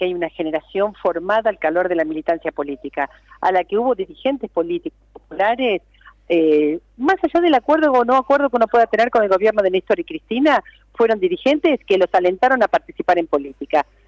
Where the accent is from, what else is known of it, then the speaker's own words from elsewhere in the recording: La Plata, Buenos Aires Province, Argentina; Pero será un placer, saben que soy platense.